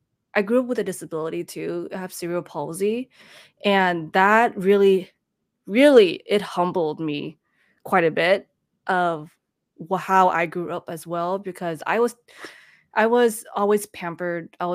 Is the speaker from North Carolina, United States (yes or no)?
no; California, United States; born and raised in the Bay Area, and I don't know anything better than being in the Bay Area